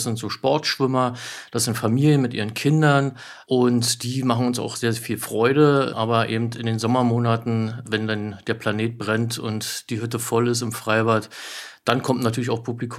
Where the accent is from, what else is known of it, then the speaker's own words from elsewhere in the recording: Berlin, Germany; Ich komme aus Berlin, bin von Beruf Schwimmmeistergehilfe, mache das jetzt mittlerweile seit 29 Jahren